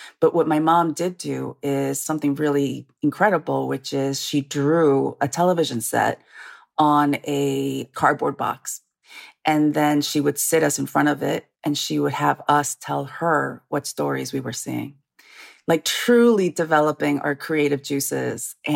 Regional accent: Iowa City, Iowa, United States; Even growing up in Iowa City, where we ended up, because my father became a teacher assistant at the University of Iowa, where he obtained his doctorate.

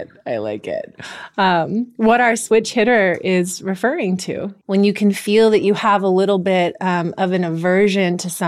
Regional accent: California, United States; I think growing up in the Bay Area, I have less of that because I've seen it throughout my whole life

